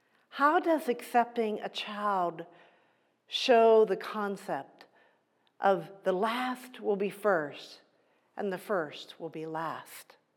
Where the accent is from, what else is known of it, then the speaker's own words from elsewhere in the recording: Johnstown, Pennsylvania, United States; Many of you know that I grew up in Johnstown, Pennsylvania.